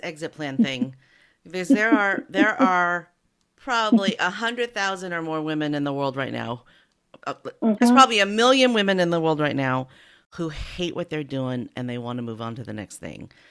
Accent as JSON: {"language": "English", "country": "United States", "said": "I'm going to pronounce it beta because I'm an American"}